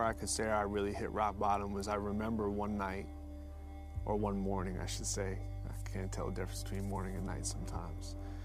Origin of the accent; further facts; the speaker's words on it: New York, United States; I grew up on the East Coast, New York, right outside of the city.